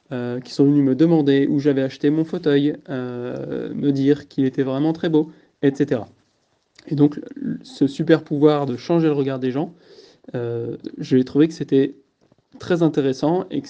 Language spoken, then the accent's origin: French; Montmorency, Île-de-France, France; also born or lived in L'Isle-Adam / Méry-sur-Oise; j'habitais quand j'étais tout jeune à Méry-sur-Oise, juste à côté. Et puis ensuite, mes parents et ma famille, nous avons déménagé à Montmorency et j'ai vécu à Montmorency jusqu'au jour de mon accident.